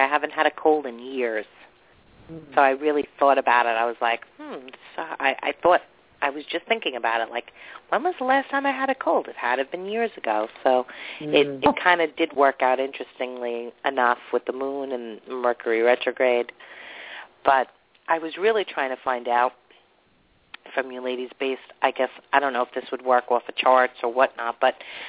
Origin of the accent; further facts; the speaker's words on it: New York, United States; I'm from New York.